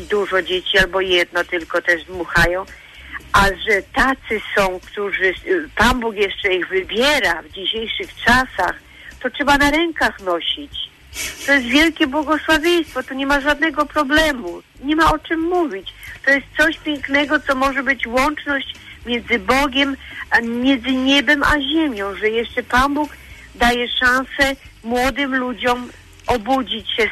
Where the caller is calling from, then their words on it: Prudnik, Opole Voivodeship, Poland; ja z Prudnika dzwonię